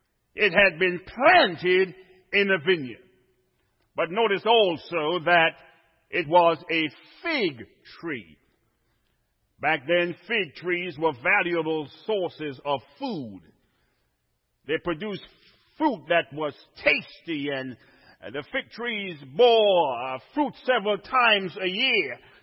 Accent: Trinidad & Tobago; no, I'm from lower down, Trinidad. But I was born in the Caribbean

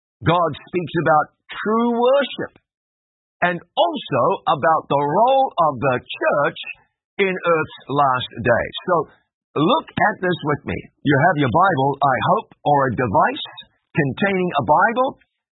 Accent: Waikato, New Zealand; I grew up basically on the banks of the Waikato River. My bedroom was 535 feet from the riverbank, 163 meters.

